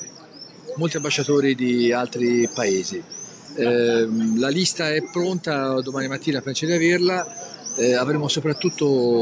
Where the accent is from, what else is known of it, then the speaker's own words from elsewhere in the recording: Siena, Tuscany, Italy; anche se siamo di Siena